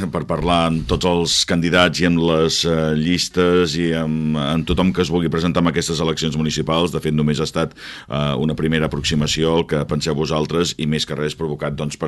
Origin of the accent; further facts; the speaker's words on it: Palafrugell, Catalonia, Spain; Som nosaltres, som de Palafrugell, que no ens atabaleu